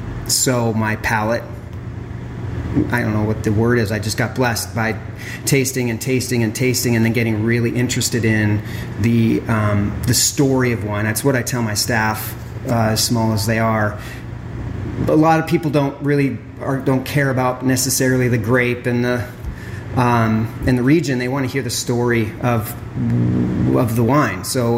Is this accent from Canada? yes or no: yes; Canada; So I'm from Canada.